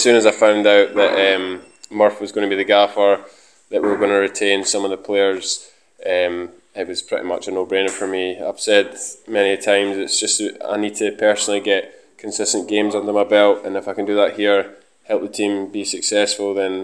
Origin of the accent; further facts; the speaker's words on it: Kirkcaldy, Scotland, United Kingdom; I'm from Kirkcaldy, which is where Raith Rovers are from